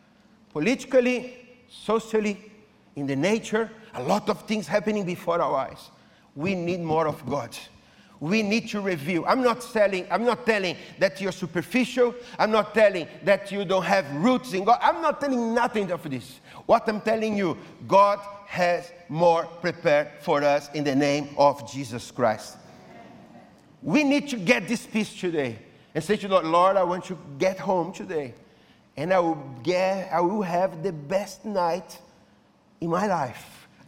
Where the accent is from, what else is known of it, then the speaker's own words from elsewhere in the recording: Brazil; I'm from Brazil.